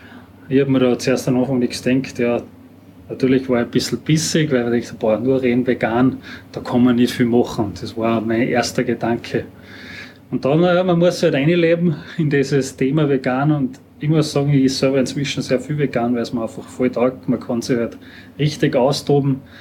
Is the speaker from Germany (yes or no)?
no; Salzburg, Austria; Das beste Beispiel ist einfach so, wie es jetzt gerade die Mosby-Zeit bei uns in Pinzgau heißt